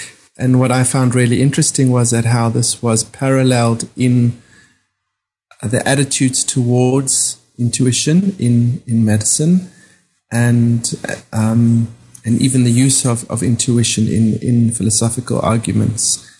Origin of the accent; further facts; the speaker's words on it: South Africa; growing up in South Africa, and being trained as a doctor in South Africa